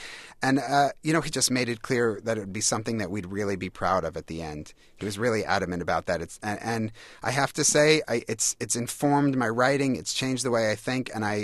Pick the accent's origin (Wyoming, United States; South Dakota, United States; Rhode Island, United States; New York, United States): New York, United States; for me growing up on Long Island, it was this idea.